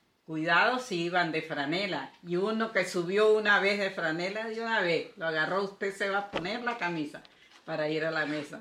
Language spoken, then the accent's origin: Spanish; Mérida, Venezuela; born there; En Mérida, con mucho orgullo.